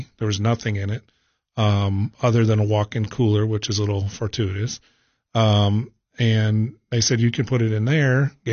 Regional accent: Ohio, United States; also born or lived in Midwest; now in Middle Tennessee, United States; I grew up kind of all over, mostly in Ohio, but my dad was with Sears and Roebuck for years, and we moved throughout the Midwest.

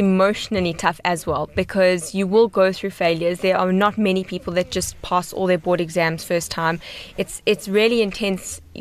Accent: Johannesburg, Gauteng, South Africa; I grew up here, born in Cape Town.

